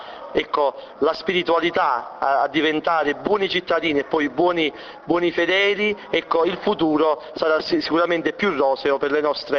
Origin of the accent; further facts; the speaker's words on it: Buccino, Campania, Italy; vengo da Buccino, diocesi di Salerno, Campagna Cerno.